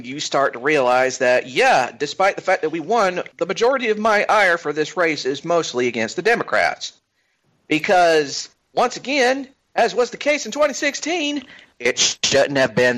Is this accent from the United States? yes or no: yes; Georgia, United States; And now for my home state of Georgia